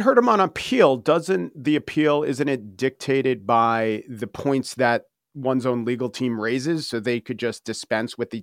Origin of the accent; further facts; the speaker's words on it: New York, United States; But it still is, as Donald Trump and I, as a New Yorker, would say, huge.